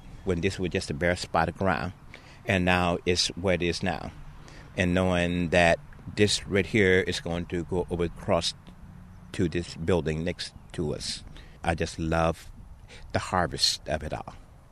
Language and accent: English; New Madrid, Missouri, United States; I am really from the Missouri Boot Heel, which is the southern part of the state. I was born outside of New Madrid, and it was a little sharecropper shack